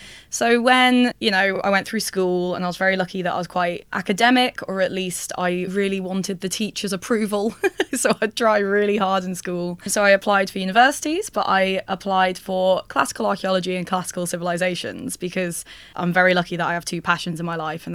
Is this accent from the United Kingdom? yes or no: yes; Liverpool, North West England, United Kingdom; So I grew up in Liverpool, up north